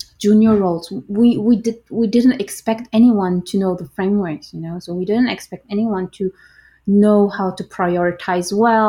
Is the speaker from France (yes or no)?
no; Berlin, Germany; now in Switzerland; I'm in Switzerland. I'm originally from Berlin, so I am a bit of the people, you know, who talk no bullshit, like from the DNA